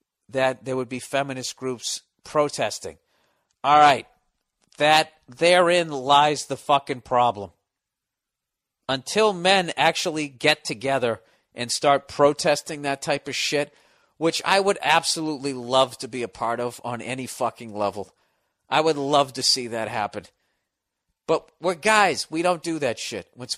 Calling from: Kansas City, Missouri, United States; All right, dear Bill, I am from Kansas City.

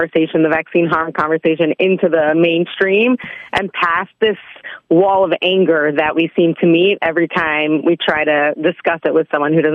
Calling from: Israel; I'm calling from Israel.

